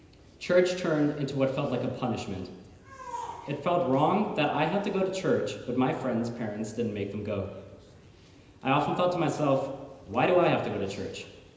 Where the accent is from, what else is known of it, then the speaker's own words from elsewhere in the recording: Erlangen, Bavaria, Germany; born there; English is a second language; I was born in Erlangen, Germany on January 11th, 2003.